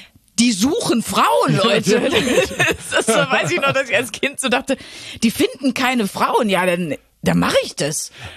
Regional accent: North Rhine-Westphalia, Germany; Also ich bin aus dem Ruhrgebiet.

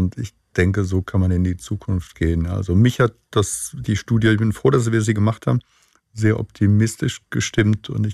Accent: Mannheim, Baden-Württemberg, Germany; also ich komme ja aus Mannheim, da bist du ja ganz nah im Elsass.

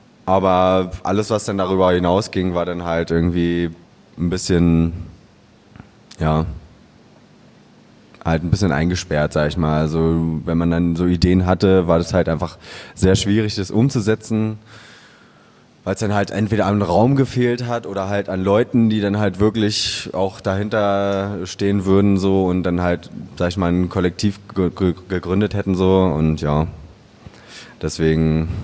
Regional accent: Berlin, Germany; born or raised there

